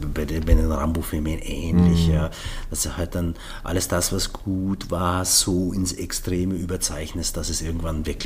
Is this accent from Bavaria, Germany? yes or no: yes; Bavaria, Germany; In Allgäu. Okay. Ja. Also und in Südbayern sozusagen.